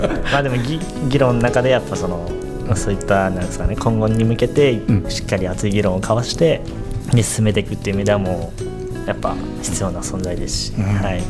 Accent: Hokkaido, Japan; やっぱり地元が北海道なので。

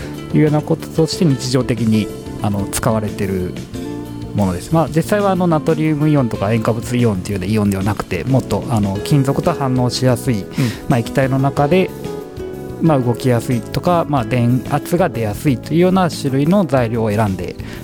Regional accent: Suita, Osaka, Japan; あ、僕は大阪出身、吹田市出身なんで。

